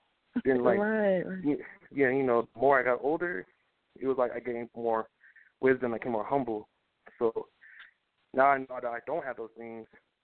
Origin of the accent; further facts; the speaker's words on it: Riverside, California, United States; I'm from Riverside, California, about to be 20 years old soon this summer. I started rapping when I was 13.